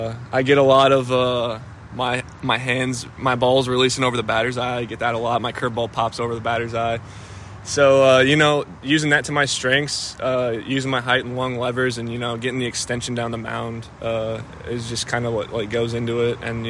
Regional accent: Iowa, United States; I've never been to the Field of Dreams, which is crazy because I'm from Iowa

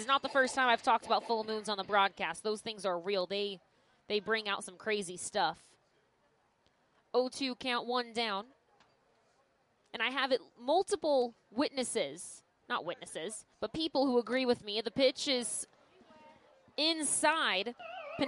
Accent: California, United States; They also got crazier when it rained because we're from California. No one's used to that.

